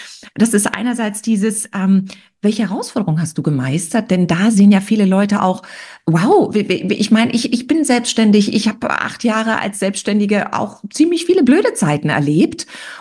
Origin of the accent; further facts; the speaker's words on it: East Germany, Germany; wir beide sind ja Wendekinder. Das heißt, wir stammen als Ostladies aus dem Osten.